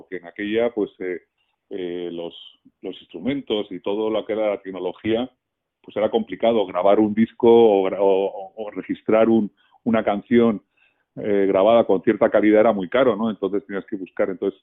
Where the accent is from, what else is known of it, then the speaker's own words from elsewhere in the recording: La Unión, Region of Murcia, Spain; de La Unión, aquí desde España.